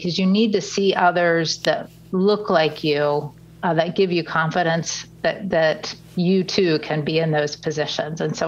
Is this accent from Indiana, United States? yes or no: yes; Columbus, Indiana, United States; As you said, I grew up in Columbus around many Cummins employees and engineers, and including my own father.